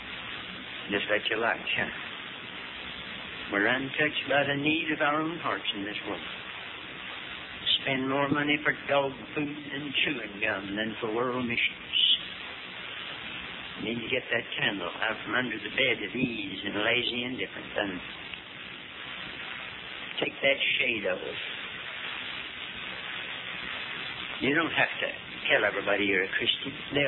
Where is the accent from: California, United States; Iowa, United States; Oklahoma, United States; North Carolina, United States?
North Carolina, United States; Hickory; from Hickory. That's my hometown.